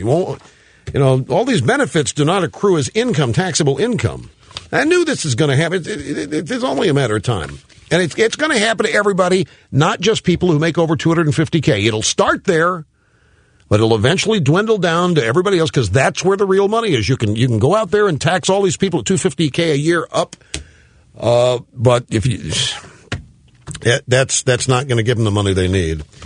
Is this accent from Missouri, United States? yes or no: yes; Missouri, United States; But as you know, I'm from Missouri. Show me.